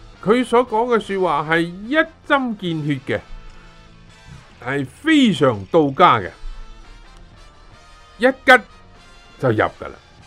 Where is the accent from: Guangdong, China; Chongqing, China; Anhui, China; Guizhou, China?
Guangdong, China; 每一个人能够顶得住，我们广东人所说。